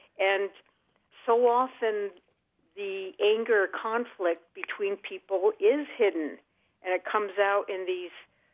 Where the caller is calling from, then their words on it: Burlington, Vermont, United States; I'm calling from Burlington, Vermont.